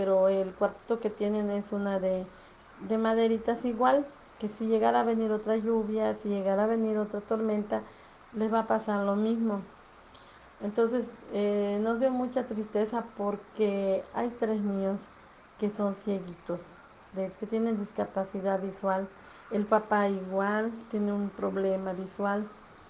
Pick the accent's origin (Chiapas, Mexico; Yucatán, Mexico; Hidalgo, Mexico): Yucatán, Mexico; pero somos paisanos, somos yucatecos, somos seres humanos